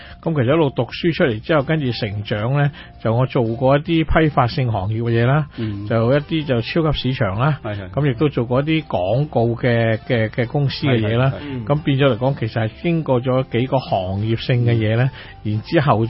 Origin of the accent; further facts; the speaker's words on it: Macau; 我自己咧系一个土生土长嘅澳门人嚟嘅。